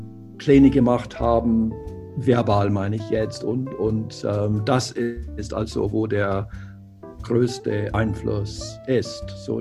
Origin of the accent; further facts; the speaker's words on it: South East England, United Kingdom; first language English; German is a second language; ich bin aus Südostengland und habe also dann spreche also dann mit englischer Standardsprache.